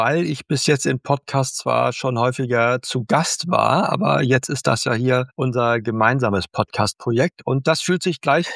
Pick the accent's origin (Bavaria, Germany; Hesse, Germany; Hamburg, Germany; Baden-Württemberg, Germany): Hamburg, Germany; Ich komme aus Hamburg, lebe hier, bin hier geboren